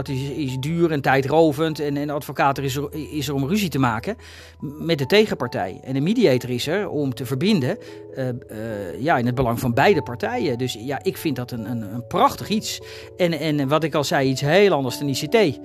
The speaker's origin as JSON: {"language": "Dutch", "town": "Bakkum", "region": "North Holland", "country": "Netherlands", "tie": "born or raised there", "also_born_or_lived": "Zaandam", "said": "ik ben in Zaandam geboren. Vanaf mijn vierde heb ik in Bakkum gewoond en vanaf mijn 28e woon ik in Limmen en dat was toen niet gemeente Castricum. Maar inmiddels is dat gemeente Castricum, dus ik ben terug zonder te verhuizen."}